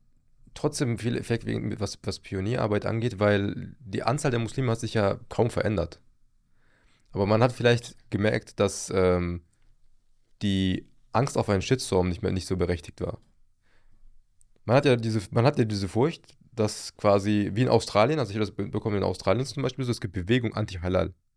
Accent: Turkey; Ich liebe die Türkei. Ich bin selber Türke.

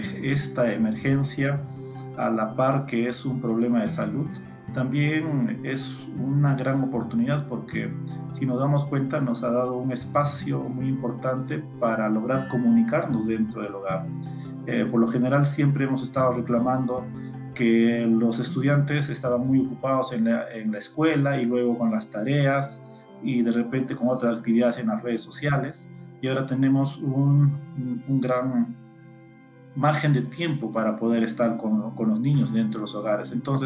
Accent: Huaraz, Ancash, Peru; me encuentro en Huaraz, soy natural de Huaraz, también maestro acá

